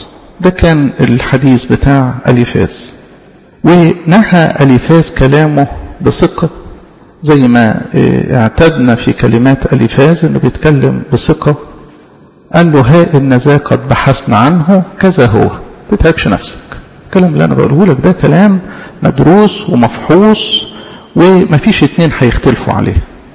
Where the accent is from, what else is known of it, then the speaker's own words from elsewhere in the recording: Egypt; يعني مش بس يعني كمصريين او كشرقيين